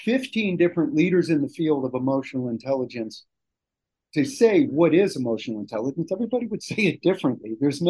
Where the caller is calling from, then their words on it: Washington, District of Columbia, United States; So I'm coming from Washington, D.C., which is just beautiful today.